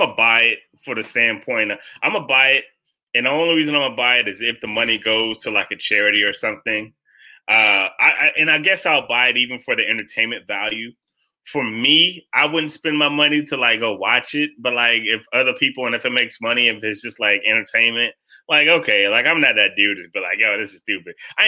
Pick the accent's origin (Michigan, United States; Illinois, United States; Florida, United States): Florida, United States; And I grew up in Florida around a myriad of bugs.